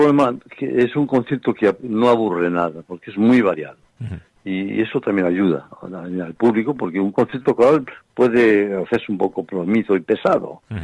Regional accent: Escalante, Cantabria, Spain; y luego vamos este año a mi pueblo, a Escalante, en la iglesia de la Santa Cruz, el día 18 de agosto.

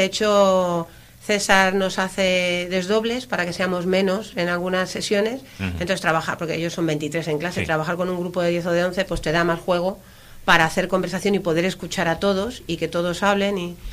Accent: Madrid, Community of Madrid, Spain; pues yo soy de Madrid.

